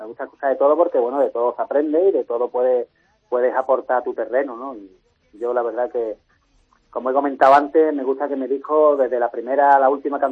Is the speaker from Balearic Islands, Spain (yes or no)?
no; Málaga, Andalusia, Spain; Hombre, yo es que, bueno, mi tierra es mi tierra, ¿no?